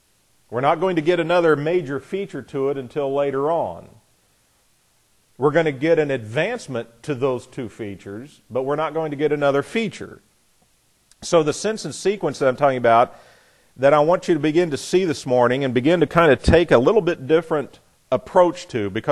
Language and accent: English; Midwest, United States; Why, I'm a Midwesterner. It's just our nature not to be slothful in business.